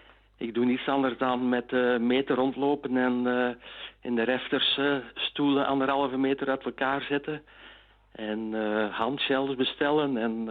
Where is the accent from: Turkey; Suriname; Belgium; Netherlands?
Belgium; Vosselaar, Flanders; now in Zondereigen, Belgium; Ja, dus ik zelf ben niet afkomstig van Zonderijgen. Ik ben afkomstig van Vosselaar. Maar een kleine 30 jaar geleden heb ik dan iemand ontmoet uit Zonderijgen, hè, en daarmee getrouwd. En sindsdien woon ik dan in Zonderijgen.